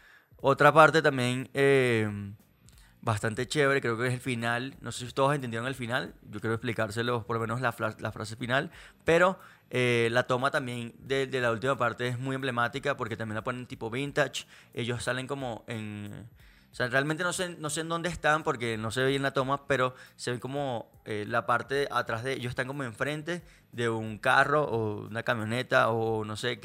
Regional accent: Venezuela; now in Colombia; Que para los que somos de Venezuela, tenemos muy claro lo que quiere decir esto

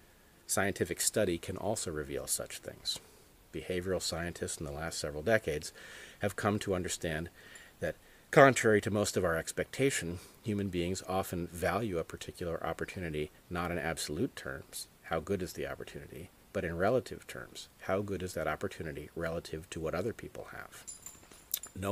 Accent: Los Angeles, California, United States; I grew up in Los Angeles in the 1970s and 80s.

